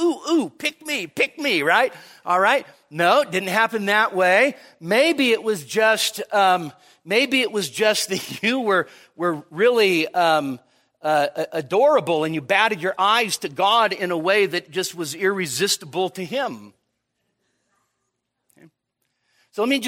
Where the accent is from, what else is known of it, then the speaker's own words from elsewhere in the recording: Marysville, California, United States; born there; I was born in Marysville, California.